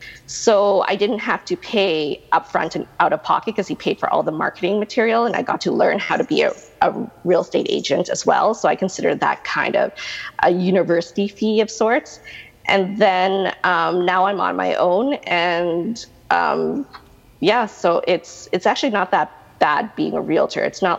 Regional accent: Winnipeg, Manitoba, Canada; I grew up basically at 3 years old. I grew up in Winnipeg, Manitoba.

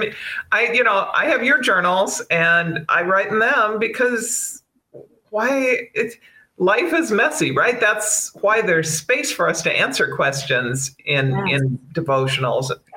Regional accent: South Dakota, United States; now in Arlington, United States; So I live in Arlington, Virginia, near DC, and I grew up in South Dakota.

